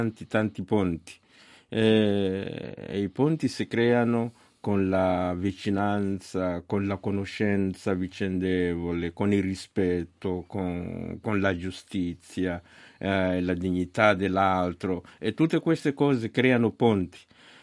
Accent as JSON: {"language": "Italian", "region": "Cabo Delgado", "country": "Mozambique", "said": "Io sono del Mozambico e vengo proprio dalla provincia di Cabo Delgado"}